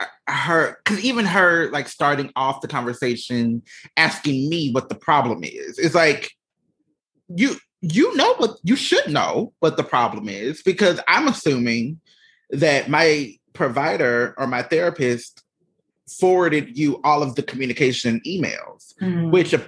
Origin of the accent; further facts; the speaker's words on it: the South, United States; I just feel like maybe it's the way I was raised and being from the South and being a Southerner.